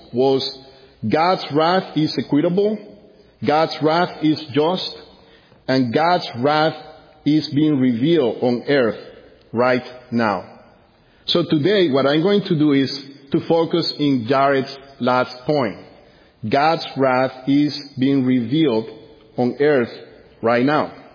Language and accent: English; Barranquilla, Atlántico, Colombia; Growing up in Colombia, one thing that I remember seeing often around me was that most of the cars that were around there, especially in Barranquilla, my home city